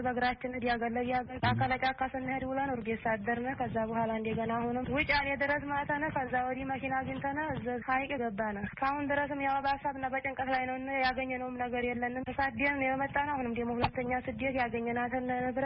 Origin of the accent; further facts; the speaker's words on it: Oromia, Ethiopia; now in Mersa, Ethiopia; እኛ ከመጀመሪያ ከኦሮሚያ ክልል ነው የመጣነው። ያወቃንቃ ቀበሌ ጉልሶ ወረዳ ያው ጥቅምት 22 ነው የወጣነው ከኦሮሚያ።